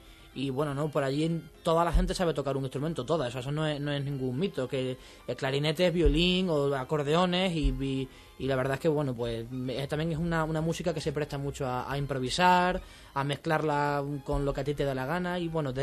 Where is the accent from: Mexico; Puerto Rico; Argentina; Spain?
Spain; Extremadura; Somos extremeños, sí.